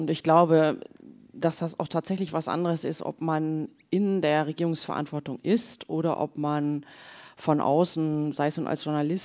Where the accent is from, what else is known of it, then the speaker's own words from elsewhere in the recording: Cologne, North Rhine-Westphalia, Germany; now in Berlin, Germany; Also ich komme ja aus Köln